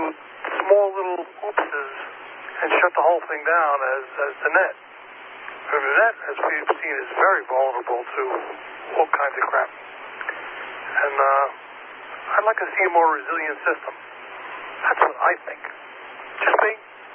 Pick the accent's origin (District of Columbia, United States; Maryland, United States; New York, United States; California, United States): New York, United States; Brooklyn; I'm from Brooklyn, literally, but I live out here halfway to Montauk.